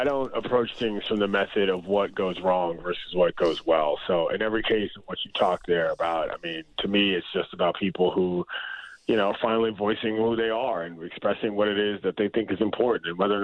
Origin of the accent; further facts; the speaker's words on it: United States; I mean, I'm black. I grew up in America.